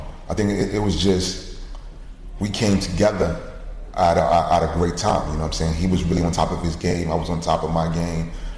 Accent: New York City, New York, United States; Growing up in East New York, you think that it's just you.

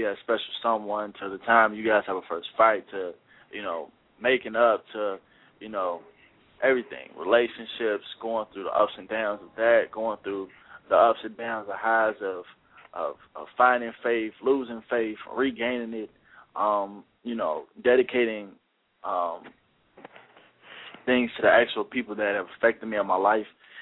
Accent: Chicago, Illinois, United States; Oh, for those that don't know, I'm from Chicago, Illinois, so Windy City.

